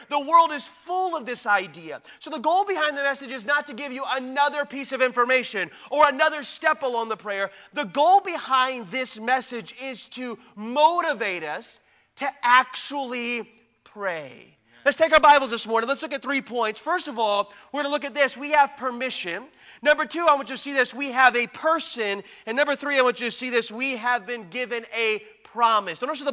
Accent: Tucson, Arizona, United States; now in Indiana, United States; I'm from Tucson, Arizona. I was raised in Arizona out west

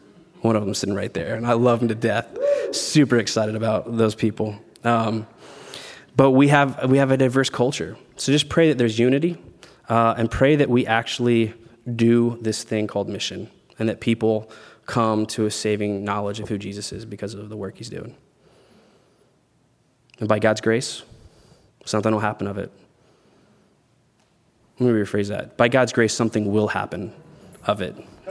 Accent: Texas, United States; I grew up in Texas where everybody's a Christian.

